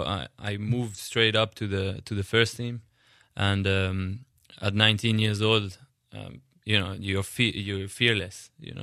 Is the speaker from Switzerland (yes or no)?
yes; Switzerland; English is a second language; You know, and we don't have a 70,000 seat stadium in my home country. The maximum is 40,000, and that was the record crowd for many years that we had at a Swiss game.